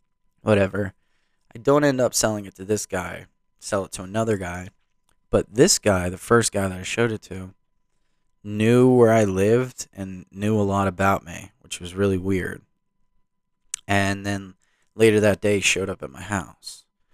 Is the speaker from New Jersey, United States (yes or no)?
yes; New Jersey, United States; I'm from New Jersey, I don't care.